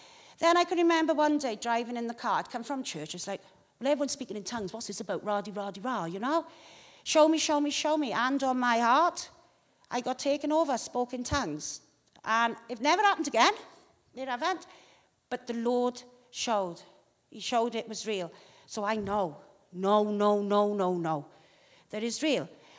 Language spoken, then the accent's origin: English; Wales, United Kingdom; Now, I'm a Welsh Valley girl.